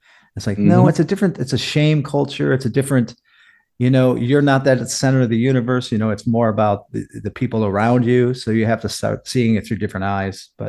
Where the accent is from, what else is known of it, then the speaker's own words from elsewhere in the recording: Chicago, Illinois, United States; now in Japan; I remembered that when I started saying that I was from Chicago was when I was in Chicago longer than I was actually in the suburbs.